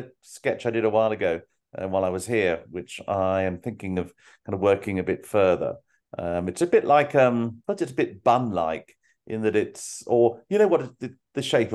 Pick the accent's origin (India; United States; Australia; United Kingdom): United Kingdom; England; They already know that I'm English, that it would mean that I need the visa.